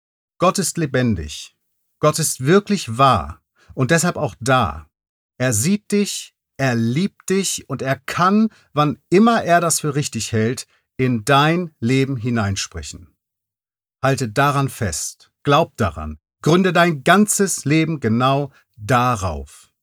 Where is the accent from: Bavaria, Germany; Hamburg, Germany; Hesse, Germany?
Hamburg, Germany; in meiner Heimatstadt Hamburg